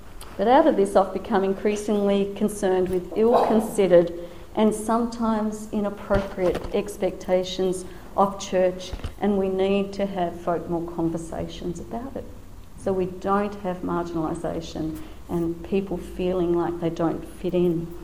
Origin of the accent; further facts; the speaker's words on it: Tasmania, Australia; I grew up in Tasmania, and rural Tasmania